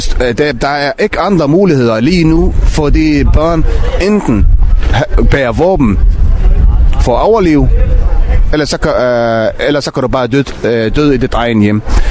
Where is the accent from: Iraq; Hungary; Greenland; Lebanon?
Lebanon; now in Denmark; Jeg er palæstinenser fra Libanon, som har boet i 25 år i Danmark.